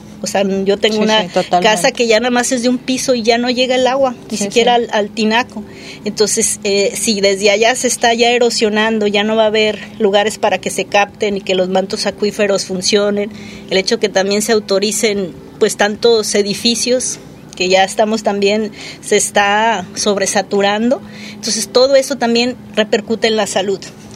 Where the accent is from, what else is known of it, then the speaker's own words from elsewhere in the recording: Arandas, Jalisco, Mexico; Yo soy de Arandas y allá vi cómo por el mezcal se cambió todo